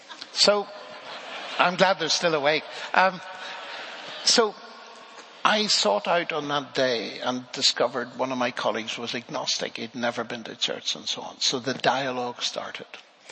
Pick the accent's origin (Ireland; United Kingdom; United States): Ireland; growing up in Ireland has certain disadvantages.